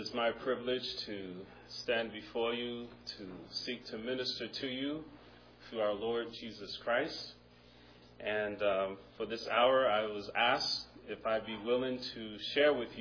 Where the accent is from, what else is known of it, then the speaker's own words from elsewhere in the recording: Newark, New Jersey, United States; born there; And I was born in Newark, New Jersey.